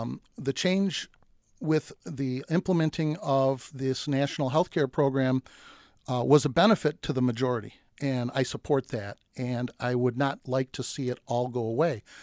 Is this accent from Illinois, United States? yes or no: no; Rochester, New York, United States; born and bred in Rochester region.